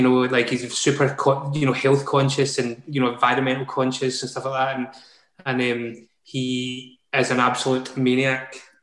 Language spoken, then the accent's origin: English; Clarkston, Scotland, United Kingdom; No, well, initially from Clarkston, and I never, you know, I had quite a torrid upbringing. Never had an ensuite until my 20s.